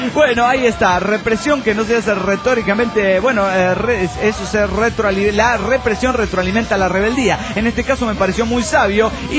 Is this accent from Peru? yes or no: no; La Plata, Buenos Aires Province, Argentina; de La Plata, Argentina.